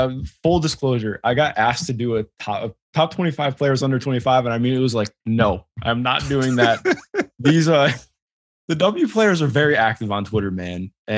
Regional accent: Ohio, United States; like me growing up in Ohio. First time I ever had curry was an experience.

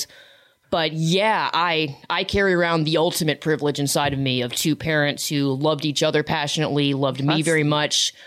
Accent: Memphis, Tennessee, United States; Memphis, Tennessee.

